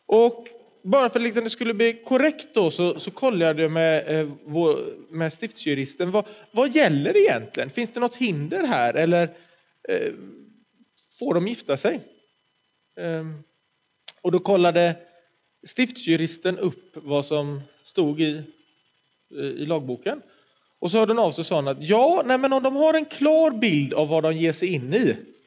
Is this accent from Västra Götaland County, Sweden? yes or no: yes; Gothenburg, Västra Götaland County, Sweden; som sagt. Jag kommer från Göteborg, är präst i Svenska kyrkan i Kungälv.